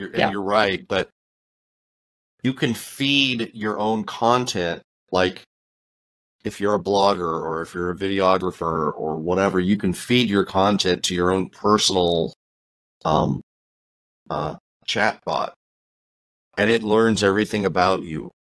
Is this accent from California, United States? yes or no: yes; California, United States; I grew up in California, never surfed, but I know the analogy, right?